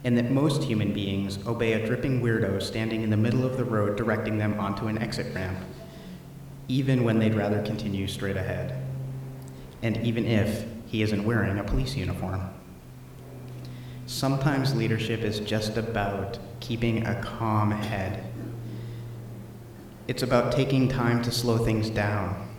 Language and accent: English; New England, United States; I come from New England, where every church has, where we have the light sconces